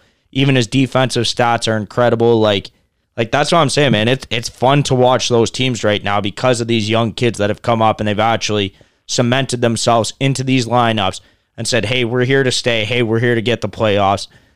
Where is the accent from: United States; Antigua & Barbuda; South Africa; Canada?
Canada; We're Canadian. I don't mind a good brouhaha every once in a while.